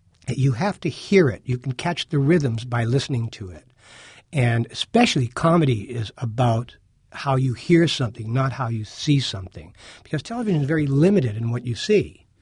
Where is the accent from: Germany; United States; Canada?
Canada; as a Canadian, I should know this